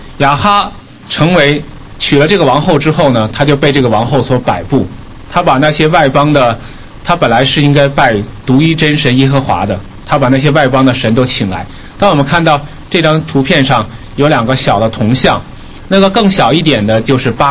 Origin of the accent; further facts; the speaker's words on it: China; 我们中国人或者说我们东方人特别喜欢说这七个字